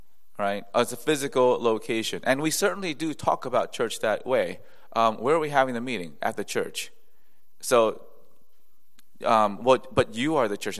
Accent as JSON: {"language": "English", "region": "the South", "country": "United States", "tie": "born or raised there", "said": "I grew up in the South, where I was surrounded by people who believed that the Bible was inerrant and infallible."}